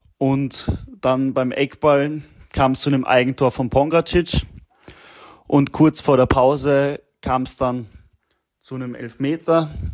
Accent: Austria; Und das freut mich als Österreicher natürlich

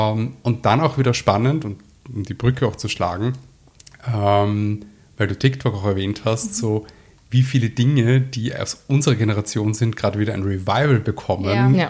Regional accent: Vienna, Austria; ich bin in Wien aufgewachsen

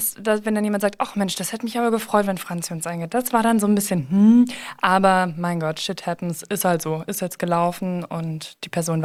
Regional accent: Bavaria, Germany; ich komme aus Bayern

